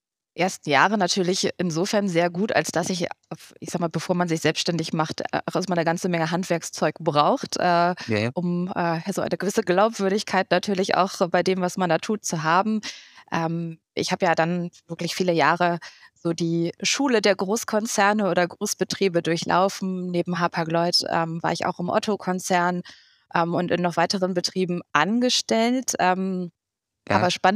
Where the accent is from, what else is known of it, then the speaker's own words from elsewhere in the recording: Hamburg, Germany; Ich bin ursprünglich Hamburgerin und in Hamburg ist das ziemlich naheliegend, irgendetwas im Hafenbereich oder im Schifffahrtsbereich zu machen.